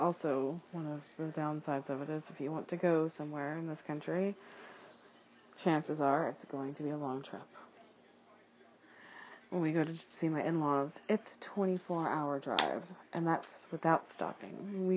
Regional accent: Texas, United States; also born or lived in Oklahoma; And I grew up in North Texas and Oklahoma. I've got family here, so we kind of went back and forth a lot visiting.

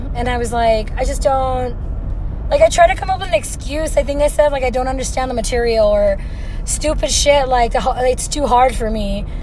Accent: East Los Angeles, California, United States; I was born and raised in East LA. Like, when you're a kid from East LA, people don't give a fuck.

